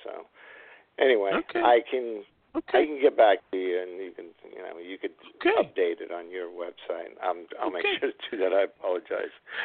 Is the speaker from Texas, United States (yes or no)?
no; Torrance, California, United States; also born or lived in Los Angeles; now in Hermosa Beach, United States; I grew up in Los Angeles proper, and then I moved to Torrance when I was about 8 years old.